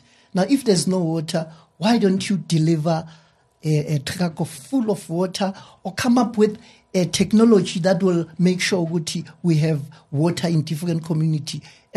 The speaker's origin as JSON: {"language": "English", "town": "Everton", "region": "Western Cape", "country": "South Africa", "said": "Coming to local election, I'm from Everton. The municipality Mfuleni has used misused 8.5 million unaccounted for."}